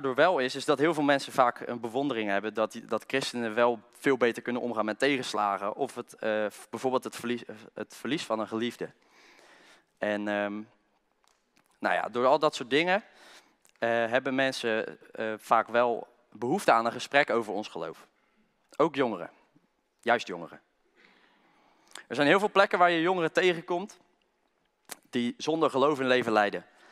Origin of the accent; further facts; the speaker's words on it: Klaaswaal, South Holland, Netherlands; En ik ben als kind opgegroeid in de Nederlandse Hervormde Kerk in Klaaswaal. Ik ben daar ook als kind gedoopt.